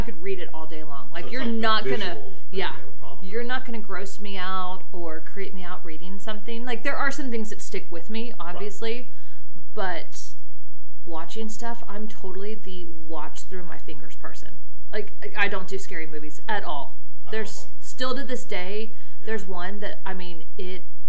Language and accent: English; Texas, United States; accent: Texas; There's my Texas accent.